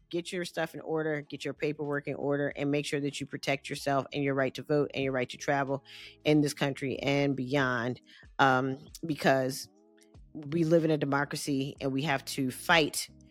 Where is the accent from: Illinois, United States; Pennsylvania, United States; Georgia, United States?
Georgia, United States; like in my home state of Georgia